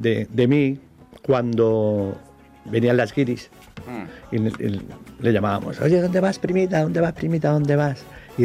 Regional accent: Barcelona, Catalonia, Spain; now in Tossa de Mar, Spain; No, yo soy de Barcelona.

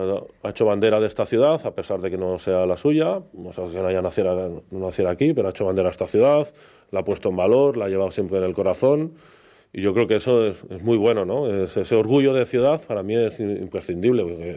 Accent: Mataró, Catalonia, Spain; Yo soy de Mataró, ¿no? Yo quiero esta ciudad.

